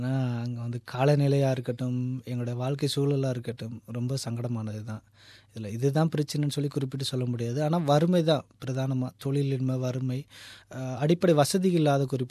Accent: Bogawantalawa, Central Province, Sri Lanka; moved away as an adult; now in Australia; இலங்கையில் நான் ஒரு ஊடகவியலாளராக பணியாற்றி இருக்கின்றேன். நான் பிறந்து வளர்ந்தது எல்லாமே பொகவந்தலாவில் தான்.

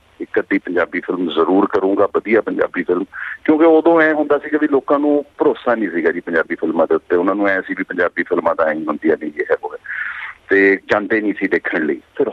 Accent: Punjab, India; also born or lived in Uttar Pradesh; now in Mumbai, India; ਮੈਂ ਪੜ੍ਹਦਾ ਸੀ ਪੰਜਾਬ ਦੇ ਵਿੱਚ, ਮੈਂ ਜੰਮਿਆ ਸੀ UP 'ਚ, ਅਤੇ ਮੈਂ ਆਪਣੀ ਸਕੂਲਿੰਗ ਅਤੇ ਕਾਲਜ ਸਾਰਾ ਕੁਛ ਜਿਹੜਾ ਹੈਗਾ ਜੀ ਪੰਜਾਬ ਤੋਂ ਕੀਤਾ, ਪਟਿਆਲੇ ਤੋਂ, ਚੰਡੀਗੜ੍ਹ ਤੋਂ, ਨਾਭੇ ਤੋਂ

